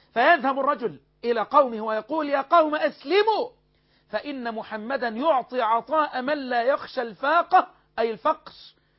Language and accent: Arabic; Egypt; خبز الشعير اللي هو عندنا في مصر عيش وفول